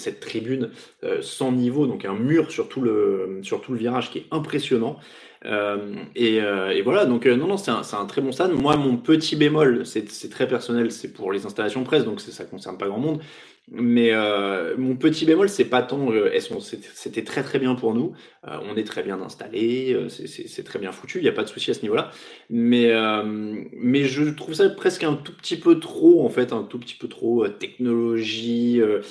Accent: France; Nous sommes des Français raffinés hein, et pas des Anglais, donc nous avons du fromage à la fin quand on est en France.

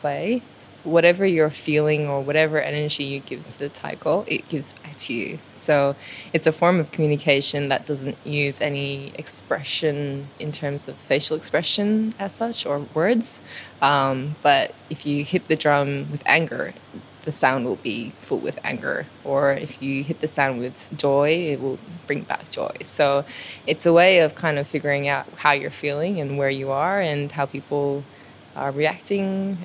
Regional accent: Melbourne, Victoria, Australia; also born or lived in San Francisco, United States; now in Japan; I was born in San Francisco, USA, raised in Australia, Melbourne.

